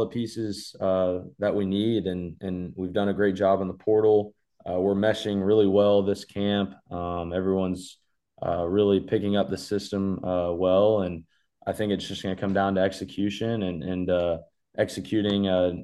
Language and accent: English; Texas, United States; I mean, growing up in Texas, I mean, there was a lot of spots to do it.